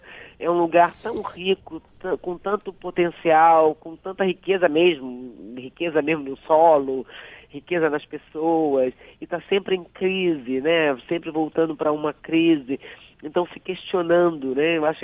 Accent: Brazil; mas eu tenho muito mais recursos para enfrentá-lo do que aqui no Brasil, mesmo sendo eu brasileira, entende?

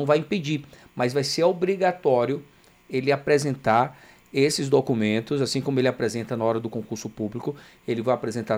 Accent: Amazonas, Brazil; Eu sou lá do estado do Amazonas

